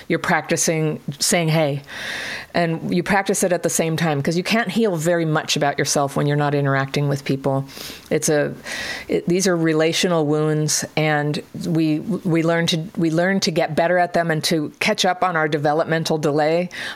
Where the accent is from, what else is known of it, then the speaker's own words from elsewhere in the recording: Berkeley, California, United States; My husband says this to me because I'm, you know, my mother's from Brooklyn. I'm from Berkeley.